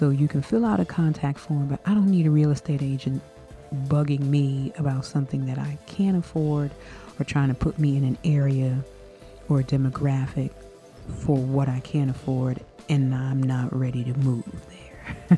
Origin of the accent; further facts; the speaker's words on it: Washington, District of Columbia, United States; now in Virginia, United States; I was born in Washington, D.C., born and raised in Washington, D.C. And I live in Virginia, which is a surrounding suburb.